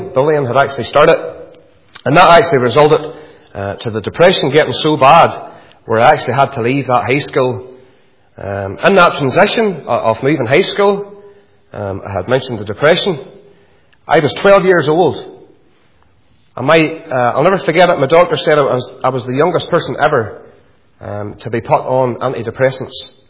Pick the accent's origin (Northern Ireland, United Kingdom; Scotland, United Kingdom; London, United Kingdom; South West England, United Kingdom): Northern Ireland, United Kingdom; Randallstown; As a young boy, I was brought up in Randallstown Free Presbyterian Church. I went along with my granny and granda for years.